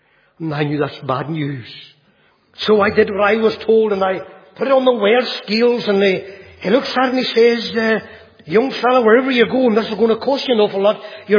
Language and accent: English; Magherafelt, Northern Ireland, United Kingdom; My address, 5 Mullaboy Crescent, Macrofelt, County Londonderry. That's my hometown.